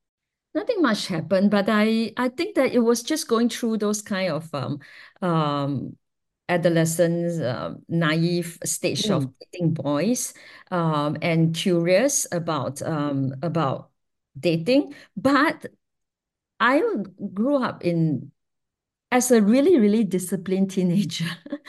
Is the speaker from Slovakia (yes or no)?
no; Singapore; And growing up in Singapore is a fiercely heteronormative society.